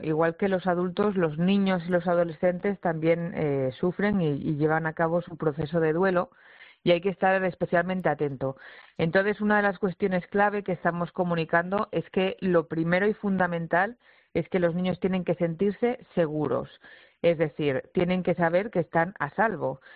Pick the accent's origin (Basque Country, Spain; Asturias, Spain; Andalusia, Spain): Asturias, Spain; Yo, como bien ha dicho, soy asturiana y no había pasado por Valencia